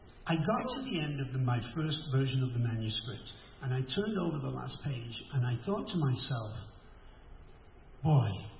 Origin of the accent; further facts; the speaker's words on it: Manchester, North West England, United Kingdom; I mean, you know, I'm this kid from Manchester, for God's sake. I'm not supposed to be here.